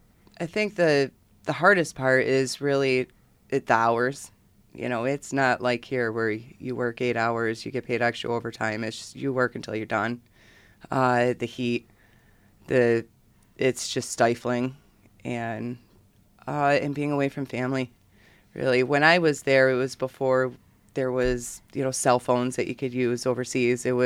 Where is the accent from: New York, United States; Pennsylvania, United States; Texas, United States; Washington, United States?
New York, United States; Greece; born or raised there